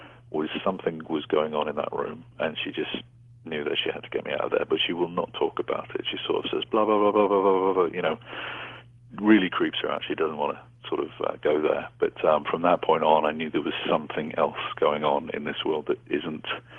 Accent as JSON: {"language": "English", "region": "North West England", "country": "United Kingdom", "tie": "born or raised there", "said": "Well, I grew up in Cheshire in England, on the edge of a big forest, in a little town called Murdershaw."}